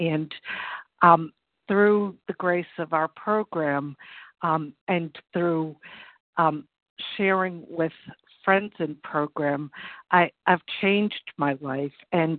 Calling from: Massachusetts, United States; I'm calling from Massachusetts.

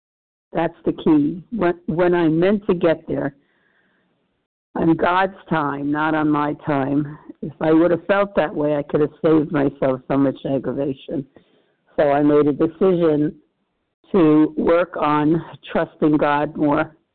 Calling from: New York, United States; New York.

